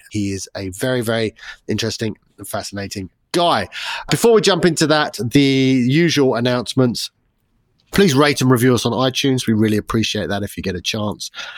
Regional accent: England, United Kingdom; born there; considering we're both English born

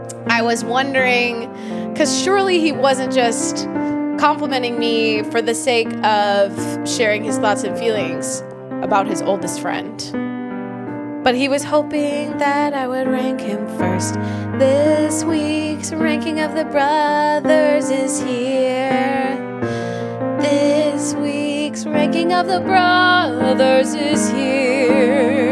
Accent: Detroit, Michigan, United States; Growing up in Detroit, we could have had dentists in Canada.

